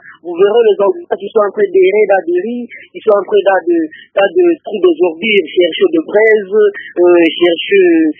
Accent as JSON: {"language": "French", "town": "Goma", "region": "North Kivu", "country": "DR Congo", "said": "nous déplorons une chose ici chez nous à Goma."}